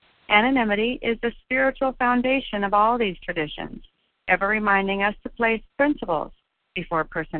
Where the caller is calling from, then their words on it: Oregon, United States; I'm calling in from Oregon today, recovered compulsive overeater.